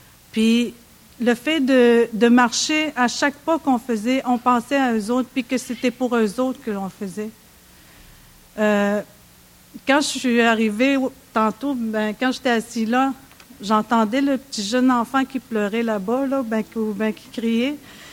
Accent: Uashat mak Mani-utenam, Quebec, Canada; Je viens de la communauté de Ouachat Makmaniotenam. Je suis mère de 8 enfants.

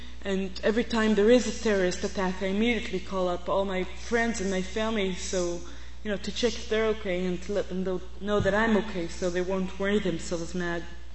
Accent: Israel; You know, I grew up on Zionism. My family is a good Zionist family, Israeli-Jewish family. And I never had any idea about the implications that Zionism had for the people around me, for Palestinians living just 5 minutes from where I live.

